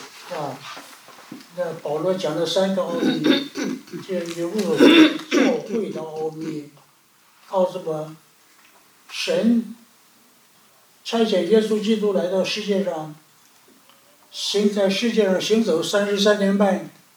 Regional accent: China; 我们中国人要把这个师加在每一个工作上的了

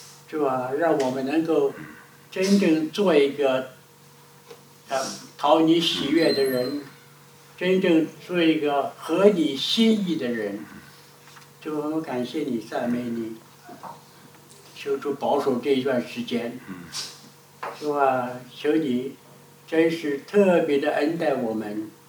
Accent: China; 我们中国人有长工，有丫鬟，这个都是卖身的

